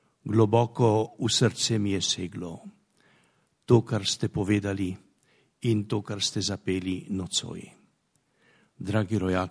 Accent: Rodica, Upper Carniola, Slovenia; nocoj ste me potrdili v moji istovetnosti rodičana, Gorenca, Kranca, Slovenca in Evropejca

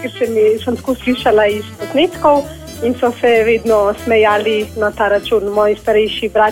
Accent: Horjul, Central Slovenia, Slovenia; iz Horjula, sem ravno končala fakulteto, to pomeni, da sem mlajše generacije

